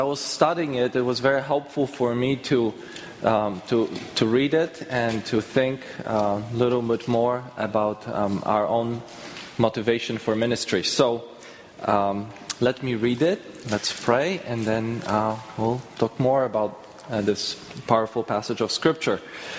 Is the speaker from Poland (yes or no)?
yes; Poland; I'm almost 40 years old, will be in a few years. So it's been 20 years that I've been in this country, which became also my home country. But growing up in Poland